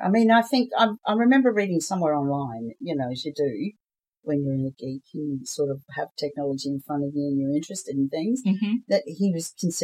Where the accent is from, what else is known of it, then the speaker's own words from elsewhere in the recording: Belfast, Northern Ireland, United Kingdom; Because it's made, it's actually made in Belfast. That's where I come from. And most of them talk like us over here.